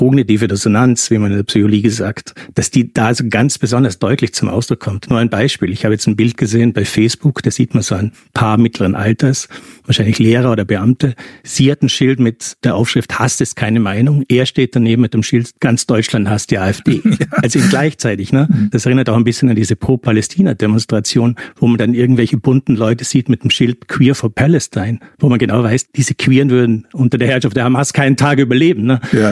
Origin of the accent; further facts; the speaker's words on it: Austria; now in Berlin, Germany